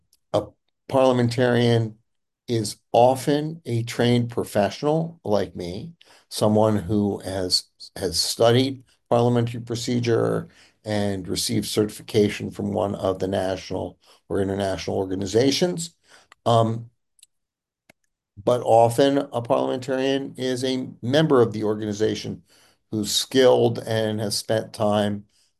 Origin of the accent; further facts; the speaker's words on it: Dedham, Massachusetts, United States; I was an elected commissioner of trust funds in my hometown of Dedham, Massachusetts from 2006 to 2019